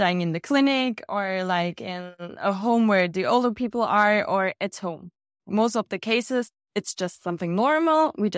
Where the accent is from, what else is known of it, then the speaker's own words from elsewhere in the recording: Germany; I'm 30 years old. I'm from Germany. I'm a photographer. I'm right now in Bali and leaving next Tuesday.